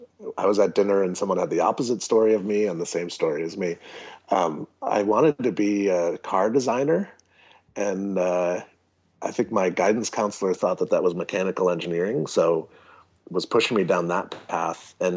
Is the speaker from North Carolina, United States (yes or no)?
no; Rhode Island, United States; I grew up in a small fabrication shop, and I grew up in Rhode Island as well.